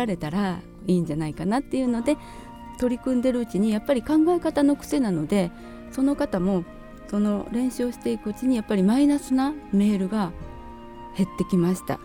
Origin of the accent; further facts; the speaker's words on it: Osaka, Japan; moved away as an adult; now in Ehime, Japan; 大阪出身なので結構若い時はお休み取って海外旅行も行ってたんです。でそれが結婚して愛媛に来て